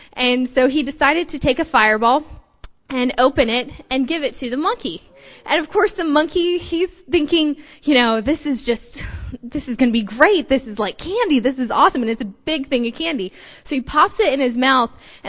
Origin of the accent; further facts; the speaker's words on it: Togo; now in United States; Growing up in Togo for me was a great opportunity, and we had a lot of fun.